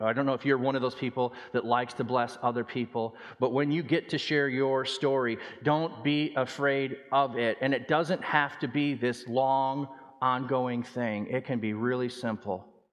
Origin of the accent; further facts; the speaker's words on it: Netherlands; moved away; That's probably because I grew up in Holland and the city clears your sidewalks.